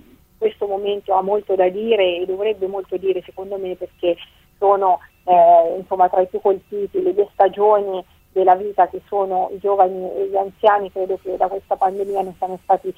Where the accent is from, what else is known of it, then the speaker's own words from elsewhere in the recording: Umbria, Italy; vengo dal Trasimeno, però mi sento un po' la responsabilità dell'Umbria. Io sono un consigliere regionale dell'Umbria.